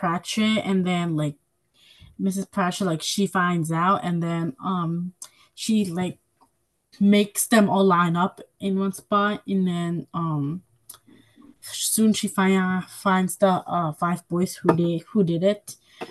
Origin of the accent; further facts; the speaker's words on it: Hudson, New York, United States; I'm 15. I'm 11 years old, and I'm also from Hudson.